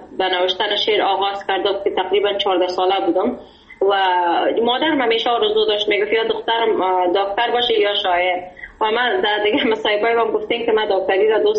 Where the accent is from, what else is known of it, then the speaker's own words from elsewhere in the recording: Sydney, New South Wales, Australia; من بیشتر از 22 سال میشه که در سیدنی استرالیا زندگی میکنم و بگویم بیشتر عمر خود همینجا سپری کردیم و در استرالیا بزرگ شدیم.